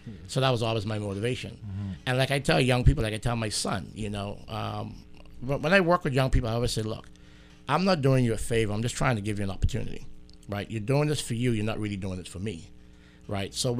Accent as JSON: {"language": "English", "country": "Bahamas", "tie": "born or raised there", "said": "growing up in the Bahamas in the 80s and 90s, we went through a transition"}